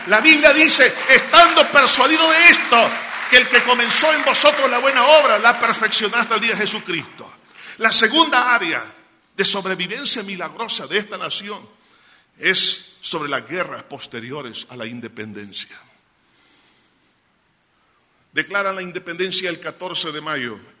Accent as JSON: {"language": "Spanish", "country": "El Salvador", "said": "si eso nos hubiera sucedido a nosotros aquí como nación salvadoreña"}